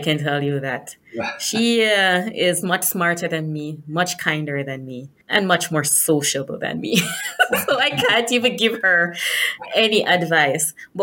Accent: Jamaica; I'm Jamaican and we love Clarks.

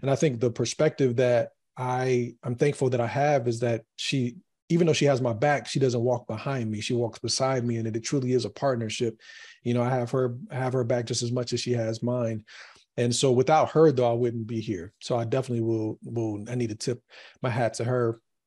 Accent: North Carolina, United States; I grew up in North Carolina around Chick-fil-A's.

